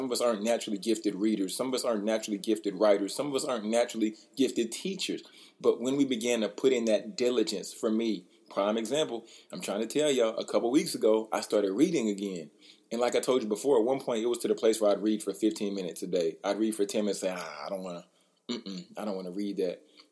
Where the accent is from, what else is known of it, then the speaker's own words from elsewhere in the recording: Baton Rouge, Louisiana, United States; I'm originally from Baton Rouge. So I like a little spice with everything.